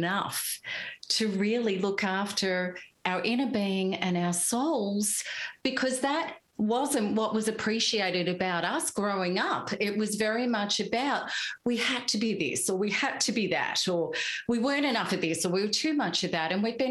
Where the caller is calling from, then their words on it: Melbourne, Victoria, Australia; Melbourne.